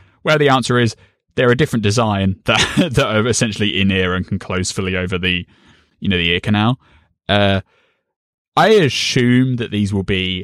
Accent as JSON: {"language": "English", "country": "United Kingdom", "said": "So you get quite a lot of newspaper options as a Brit"}